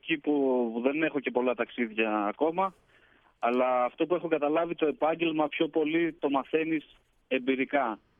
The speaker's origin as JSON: {"language": "Greek", "town": "Logos", "region": "Thessaly", "country": "Greece", "said": "Από το Λόγκο Στρικάλων."}